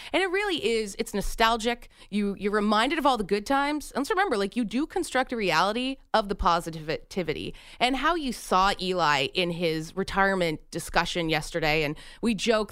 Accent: Canada; as a Canadian, if you guys know anything about me, I am a Canuck. Tried to get rid of my accent, so I sound more American these days.

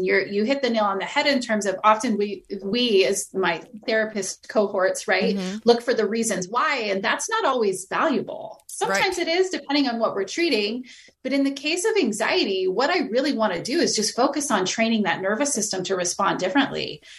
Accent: San Diego, California, United States; I'm from San Diego, so I can say

